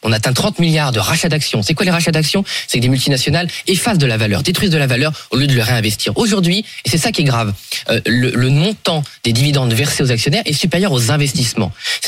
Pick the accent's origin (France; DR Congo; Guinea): France; Hauts-de-France; moi je suis de la Somme, qui est une région agricole depuis le Moyen-Âge